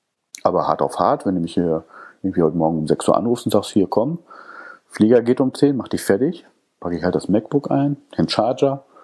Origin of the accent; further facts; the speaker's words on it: Dortmund, North Rhine-Westphalia, Germany; born there; Deswegen bin ich am Ende des Tages auch in Dortmund hängen geblieben. Also ich bin auch gebürtiger Dortmunder, wohne auch immer noch in Dortmund.